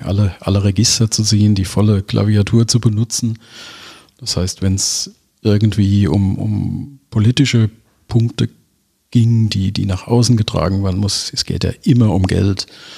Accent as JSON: {"language": "German", "town": "Mainz", "region": "Rhineland-Palatinate", "country": "Germany", "tie": "born or raised there", "said": "Ich bin waschechter Mainzer, bin in Mainz geboren, bin in Mainz zur Schule gegangen, habe da Abitur gemacht, lebe mein ganzes Leben schon in Mainz-Kastell"}